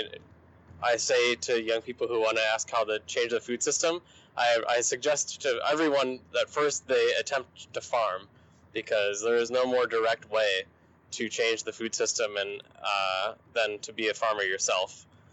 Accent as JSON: {"language": "English", "town": "Edina", "region": "Minnesota", "country": "United States", "tie": "born or raised there", "said": "my favorite part about graduating from Edina and growing up in Edina"}